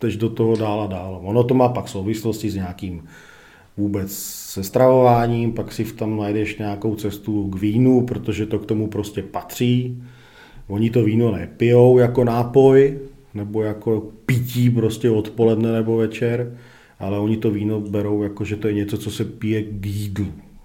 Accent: Slovakia; moved away; já jsem jako odjel ze Slovenska na západ a já jsem se tady zastavil a mně se to strašně líbilo

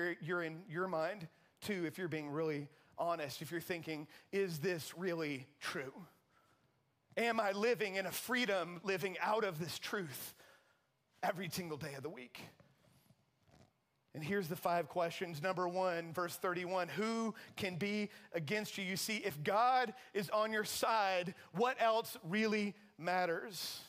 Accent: Charlotte, North Carolina, United States; I grew up in Charlotte, and I grew up, one of the biggest loves of my life before I was 12 years old was WWF wrestling.

